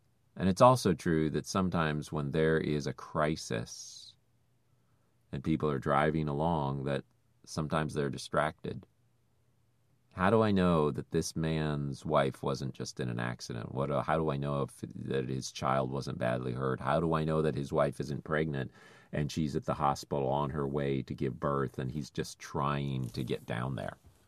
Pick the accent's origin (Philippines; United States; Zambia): Philippines; But I'm used to that because I grew up in the Philippines.